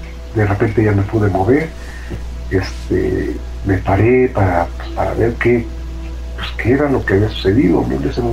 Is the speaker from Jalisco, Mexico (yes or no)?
no; State of Mexico, Mexico; del Estado de México.